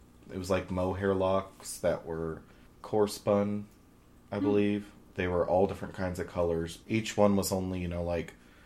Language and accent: English; Kentucky, United States; We were talking about where I was from, and I said I was from Kentucky.